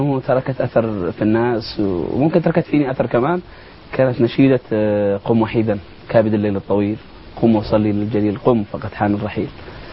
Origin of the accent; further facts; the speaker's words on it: Yemen; عندنا في اليمن الجانب الاجتماعي قوي